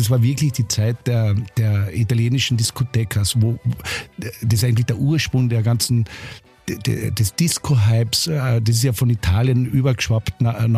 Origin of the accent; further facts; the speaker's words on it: Carinthia, Austria; wir sind in Kärnten aufgewachsen in den 80er Jahren